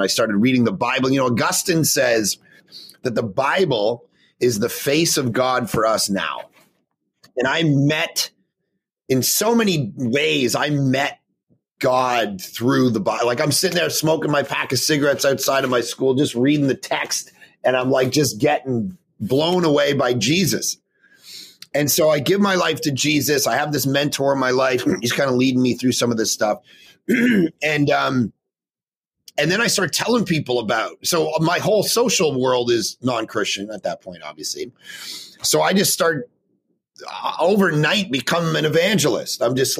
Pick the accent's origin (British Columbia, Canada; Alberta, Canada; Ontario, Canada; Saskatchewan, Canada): Ontario, Canada; I grew up just outside of Toronto in a non-Christian home, pretty skeptical home, actually.